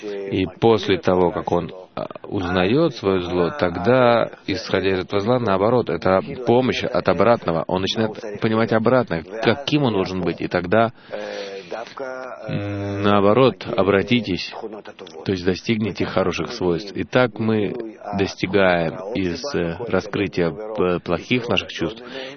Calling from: Jerusalem, Jerusalem District, Israel; я из Иерусалима.

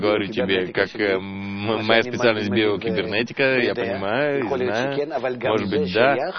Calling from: Netanya, Central District, Israel; я из Натании.

